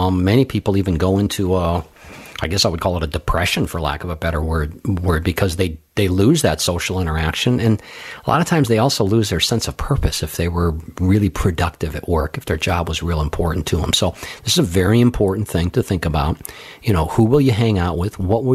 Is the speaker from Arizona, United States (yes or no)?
no; Los Angeles, California, United States; When I was in high school, I grew up out in Los Angeles.